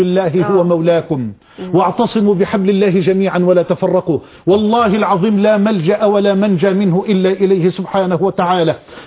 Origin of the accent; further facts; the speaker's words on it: Mansoura, Dakahlia, Egypt; وأنا من المنصورة